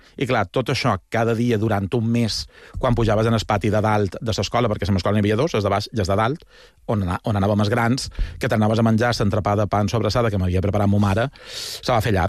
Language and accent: Catalan; Palma, Balearic Islands, Spain; el que va ser el meu barri de tota la vida, que era Can Redó